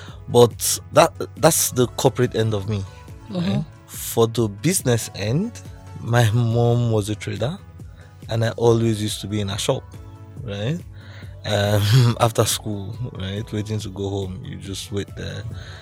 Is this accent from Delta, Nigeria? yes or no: yes; Warri, Delta, Nigeria; I grew up in Warri, right? So there doesn't see a lot of computer or technology things around.